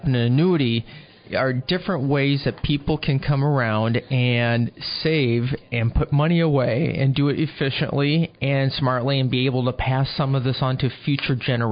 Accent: Iowa, United States; like where I grew up in Iowa, people would have farmland.

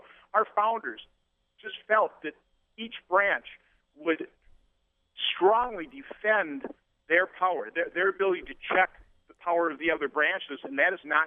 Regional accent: United States; you know, as an American, I don't like anybody getting unequal treatment under the law.

